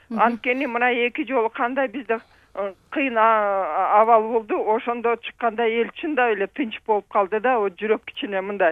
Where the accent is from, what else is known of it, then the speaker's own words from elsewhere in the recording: Bishkek, Kyrgyzstan; Мен тиги Бишкектен болом … пенсионеркам.